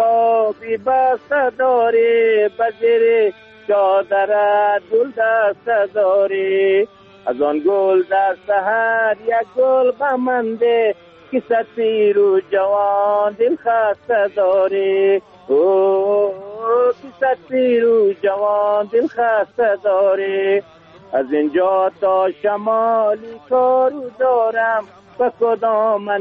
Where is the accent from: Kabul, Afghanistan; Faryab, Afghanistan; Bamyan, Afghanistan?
Bamyan, Afghanistan; من خودی من از بامیان هستم و